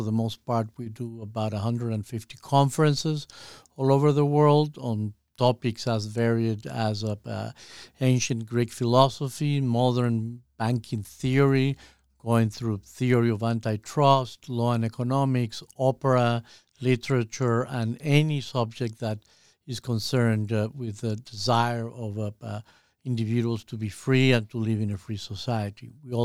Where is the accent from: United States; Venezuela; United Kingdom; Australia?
Venezuela; Maracaibo, Zulia; also born or lived in Caracas; Yeah, I was born in 1953. I was born in Caracas, and then my mother took me to her birth city, Maracaibo